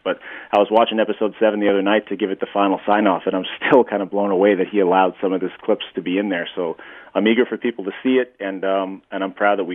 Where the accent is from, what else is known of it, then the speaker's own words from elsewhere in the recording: Boston, Massachusetts, United States; You know, I'm from Boston, and Terry Francona is a folk hero in Boston for bringing us our first title in a million years.